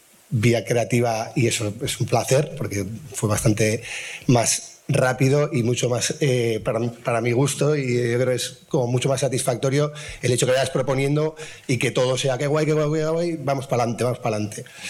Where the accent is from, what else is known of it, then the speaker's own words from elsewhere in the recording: Bilbao, Basque Country, Spain; es mítico, soy de Bilbao, y para mí eso es espectacular